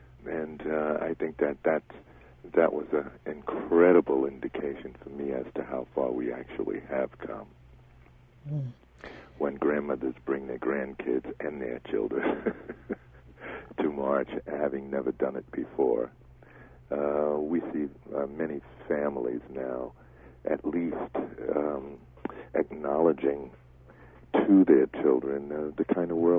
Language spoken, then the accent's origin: English; Brooklyn, New York, United States; because basically I grew up in Brooklyn through the 50s as a teenager